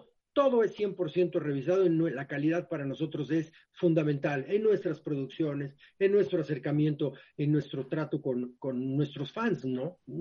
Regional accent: Mexico; Es un orgullo como mexicano tener una participación, ¿no?

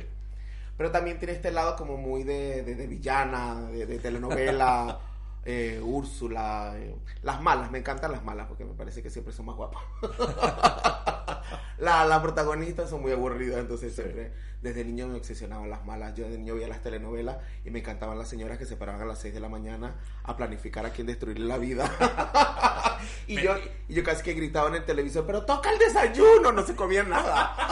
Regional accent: Colombia; moved away as an adult; cuando yo me vine de Colombia, obviamente, como tengo que decir que venía por 15 días

